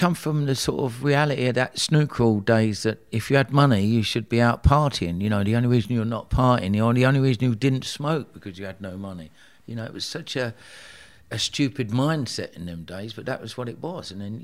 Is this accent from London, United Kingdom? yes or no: yes; Tooting, London, United Kingdom; You know, all of a sudden, like, I'm a kid from Tooting, I'm getting into nightclubs